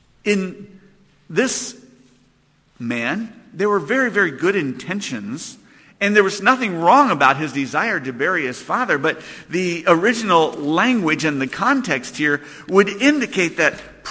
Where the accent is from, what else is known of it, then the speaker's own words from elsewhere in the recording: Pennsylvania, United States; I grew up in Pennsylvania on a farm, and I left the beautiful green cow-covered hills of Pennsylvania and landed in New Mexico